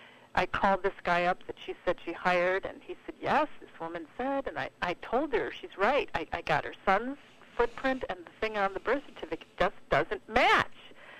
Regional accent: Ireland; Oh, no. I'm Irish.

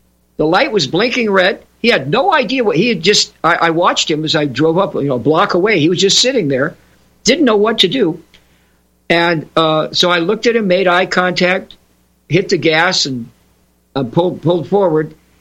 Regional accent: California, United States; also born or lived in New York; California, that's my home state, by the way. I was born in New York.

